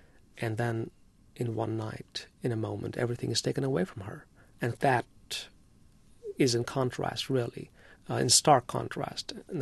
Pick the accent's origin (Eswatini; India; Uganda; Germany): India; now in United States; I was raised in India and came over to the United States, and I am affected about what is going on around us as a filmmaker